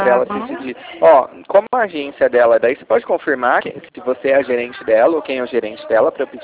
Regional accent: Ribeirão Preto, São Paulo, Brazil; Eu sou aqui de Ribeirão Preto.

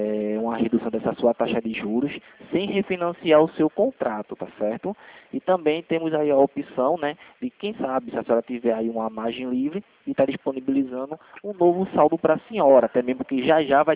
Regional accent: Recife, Pernambuco, Brazil; Eu sou daqui do Recife

